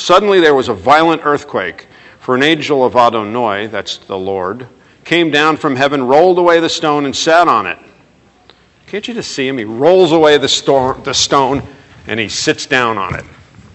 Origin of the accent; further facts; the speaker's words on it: New York City, New York, United States; I grew up in New York City. I was raised as a Jewish kid.